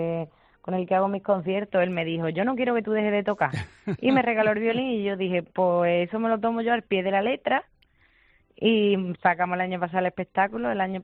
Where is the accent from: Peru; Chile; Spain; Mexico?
Spain; Almonte, Andalusia; fue un poco porque soy de un pueblo de Huelva, soy de Almonte.